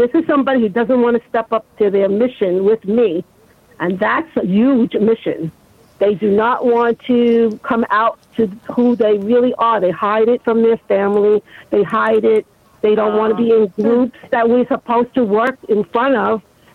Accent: Flushing, New York, United States; Yes, I'm from New York. Yep, I live in Queens, actually, Flushing, Queens.

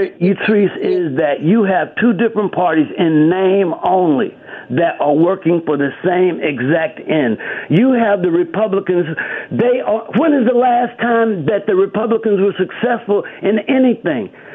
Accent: New Jersey, United States; Cory Booker comes out. I'm from New Jersey. I don't feel Cory Booker.

